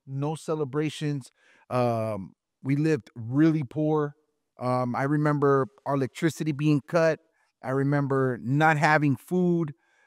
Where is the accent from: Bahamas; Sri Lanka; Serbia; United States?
United States; Santa Ana, California; born there; I was born in Santana, Orange County. A lot of people might think, oh, you know, he's from San Diego. I almost feel like I'm from San Diego because, I mean, we ran away.